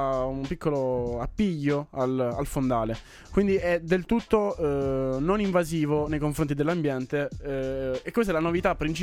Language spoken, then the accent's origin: Italian; Sicily, Italy; per collegarmi alla mia terra, a cui ormai faccio quasi sempre riferimento, è stato installato l'anno scorso, se non sbaglio, nell'isola di Pantelleria, che sarebbe una delle piccole isole della Sicilia